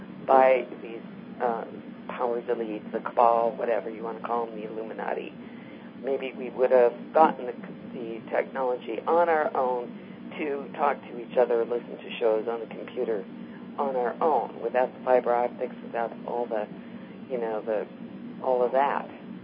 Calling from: Montana, United States; I'm calling from Montana.

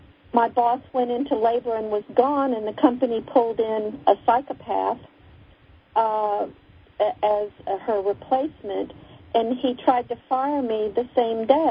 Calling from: Houston, Texas, United States

